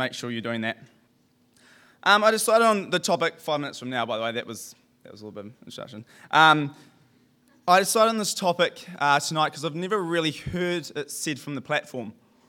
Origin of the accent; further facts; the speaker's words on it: Auckland, New Zealand; I am from overseas. I'm from Auckland in New Zealand.